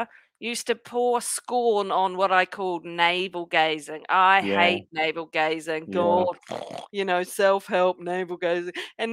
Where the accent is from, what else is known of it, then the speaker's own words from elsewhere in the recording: Christchurch, Canterbury, New Zealand; My first drink, so we're both from Christchurch, right?